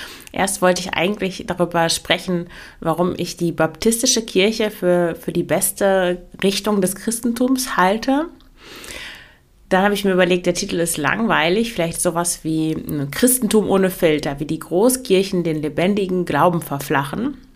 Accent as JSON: {"language": "German", "region": "Lower Saxony", "country": "Germany", "said": "Und das war in meiner katholischen Familie, da waren alle katholisch. Ich komme ja aus dem Emsland, da gibt es kaum Protestanten."}